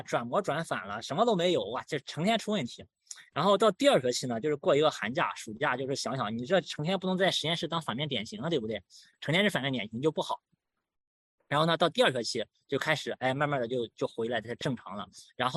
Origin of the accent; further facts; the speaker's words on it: China; 尤其是我们中国人和印度人，名额都比较少